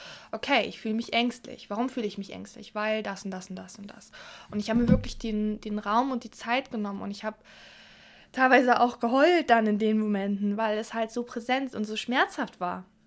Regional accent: Hamburg, Germany; Ich bin irgendwie noch in Hamburg aufgewachsen als kleines Kind

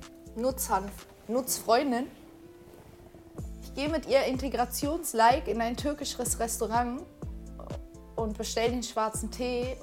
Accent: Berlin, Germany; wir kommen aus Berlin, in Berlin gibt es ein Hanfmuseum

